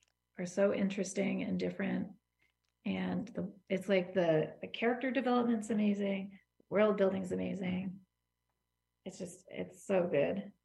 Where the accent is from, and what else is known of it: Hudson, New York, United States